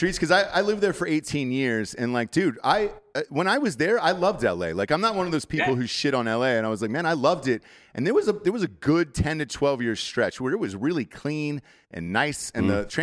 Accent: Atlanta, Georgia, United States; Because I'm from Atlanta originally.

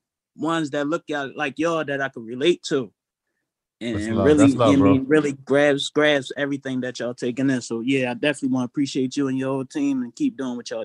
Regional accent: Philadelphia, Pennsylvania, United States; I'm from Philly too

